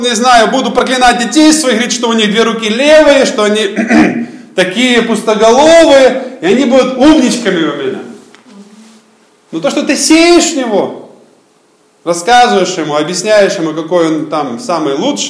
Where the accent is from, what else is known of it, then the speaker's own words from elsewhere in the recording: Zhytomyr, Zhytomyr Oblast, Ukraine; я сам из Украины, есть там такой город, называется Рио-де-Житомир